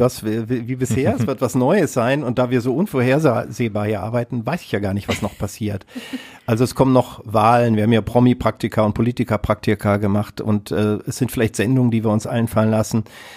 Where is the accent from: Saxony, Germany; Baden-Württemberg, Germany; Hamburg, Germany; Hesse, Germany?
Hesse, Germany; Kassel; ich komme ja aus Kassel und damals hatte man tatsächlich noch so Kassetten aus dem Kassettenrekorder